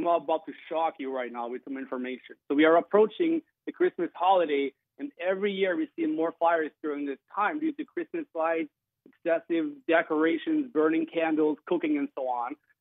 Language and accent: English; Norway; now in United States; I am Norwegian. I'm born and raised in Norway, moved here 10, 11 years ago